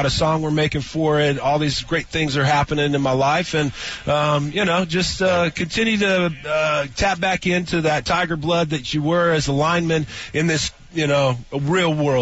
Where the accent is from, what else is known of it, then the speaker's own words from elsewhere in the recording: Moreno Valley, California, United States; in my hometown of Moreno Valley, California